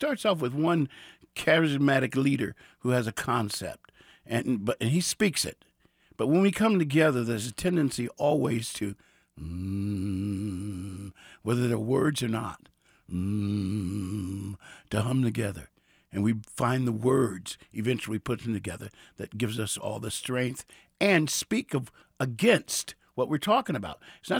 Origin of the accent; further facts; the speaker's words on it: Cincinnati, Ohio, United States; I'm from Cincinnati, and Cincinnati is the first town you come to when you come from the South.